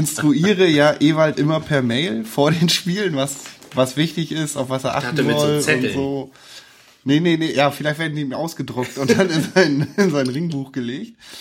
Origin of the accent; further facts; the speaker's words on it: Hamburg, Germany; die ich als Hamburger erlebe. Deswegen, und das sage ich jetzt mal an dieser Stelle, ich ziehe bald weg